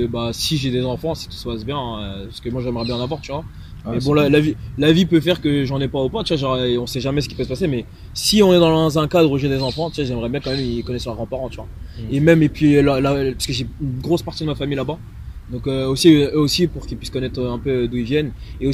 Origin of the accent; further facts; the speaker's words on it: France; born there; parce que je suis né ici en France